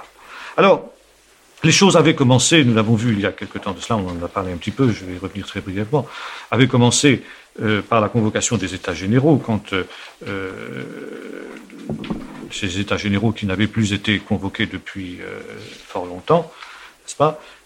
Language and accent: French; France; qui devrait faire notre honte en tant que Français